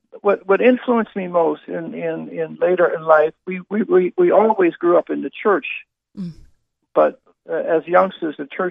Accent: Philadelphia, Pennsylvania, United States; In Philadelphia, Pennsylvania. I was born in a little blue-collar neighborhood during the time of segregation.

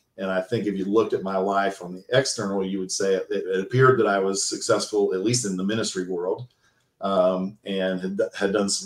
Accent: Ohio, United States; I grew up in Ohio and grew up in a really great Christian family.

